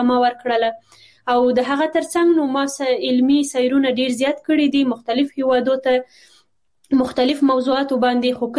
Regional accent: Kabul, Afghanistan; born there; also born or lived in Badakhshan / Tajikistan; زه خپل په کابل کې زیږیدلې، ما په 1915 یم کال باندې

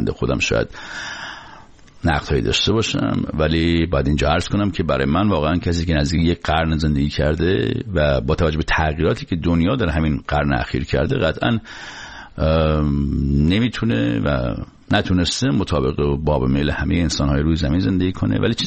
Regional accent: Iran; moved away as an adult; من تازه از ایران اومدم

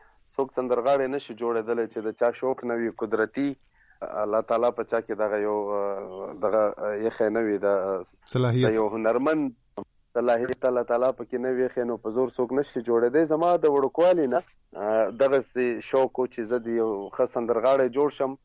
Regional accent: Chaman, Balochistan, Pakistan; ما خپل کلم یاد کړی او ستایلی و چې خواجه عمران بیا زمونږ کلی دی هلته چمن کې.

